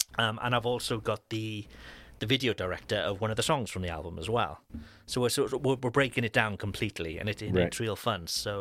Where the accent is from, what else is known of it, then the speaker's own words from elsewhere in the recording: Cardiff, Wales, United Kingdom; which isn't far from my hometown in Cardiff.